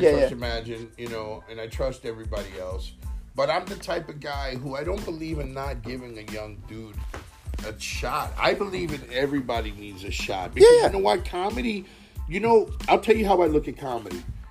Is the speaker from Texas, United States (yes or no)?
yes; Texas, United States; I'm from Texas. We don't do that.